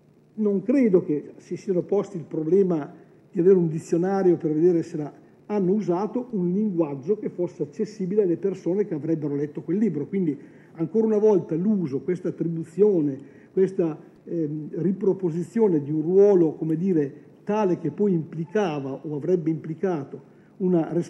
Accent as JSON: {"language": "Italian", "town": "Reggio Emilia", "region": "Emilia-Romagna", "country": "Italy", "said": "Io vengo da Reggio Emilia"}